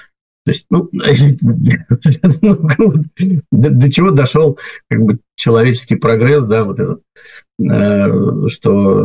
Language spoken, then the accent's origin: Russian; Saint Petersburg, Russia; ну, в силу того, что я питерец, да, у меня знакомые оттуда